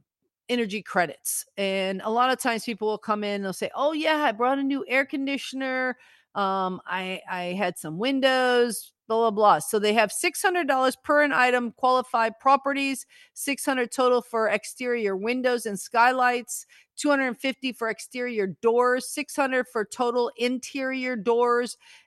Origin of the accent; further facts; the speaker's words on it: Australia; I'm Australian, obviously.